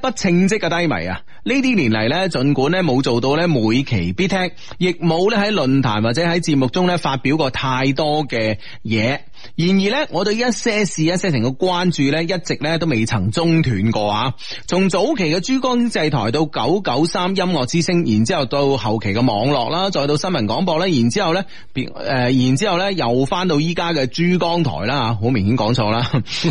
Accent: Seattle, Washington, United States; 啊，啊嚟自西雅图啊，

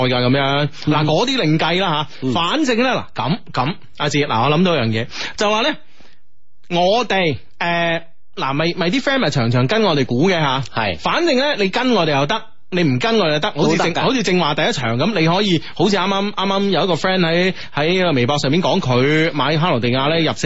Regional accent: Guangzhou, Guangdong, China; 我哋广州人啦，系咪先？我哋广东人啊

